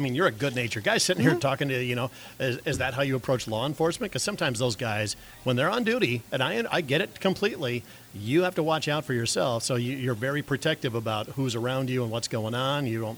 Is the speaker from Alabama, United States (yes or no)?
no; Pierce, South Dakota, United States; I grew up in Pierce, South Dakota with Lake Oahe and the Missouri River right there.